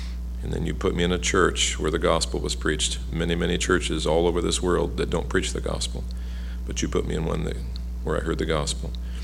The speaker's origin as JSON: {"language": "English", "country": "United States", "said": "people would come up to me as an American"}